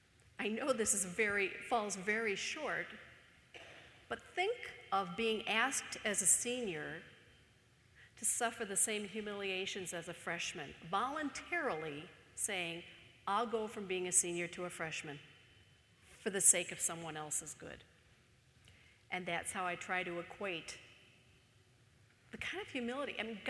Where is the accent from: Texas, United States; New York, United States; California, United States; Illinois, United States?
Illinois, United States; Chicago; And when we came to Minnesota, even though I'm from Chicago, I do not embrace the cold, but I thought, okay, now I live in Minnesota, I need to embrace the cold.